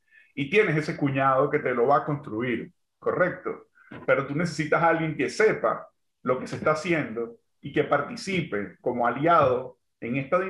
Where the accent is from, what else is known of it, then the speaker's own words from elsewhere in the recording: Venezuela; yo vengo de Venezuela